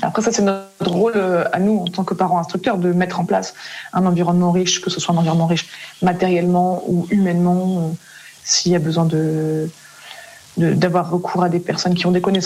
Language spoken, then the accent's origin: French; Brest, Brittany, France; Enfin, il y en avait une à Quimper, mais du coup, nous, on est de Brest, donc voilà, pas dans le coin.